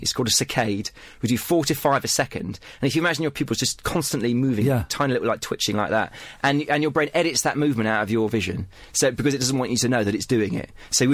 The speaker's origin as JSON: {"language": "English", "town": "Tunbridge Wells", "region": "South East England", "country": "United Kingdom", "tie": "born or raised there", "said": "I was brought up in Tunbridge Wells. I went to a comprehensive school. I've been shielded. I'm a white guy."}